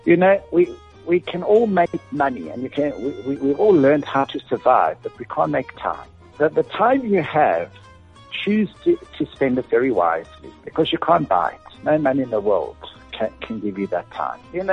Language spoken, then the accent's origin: English; Lesotho; I was born in Pittsburgh, and then I grew up in Lesotho.